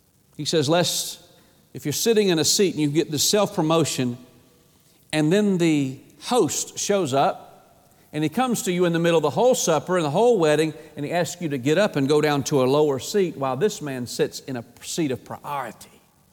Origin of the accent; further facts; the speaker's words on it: Atlanta, Georgia, United States; My growing up in Atlanta, my stepfather, from the time I was 6 years old, I started attending football games in Atlanta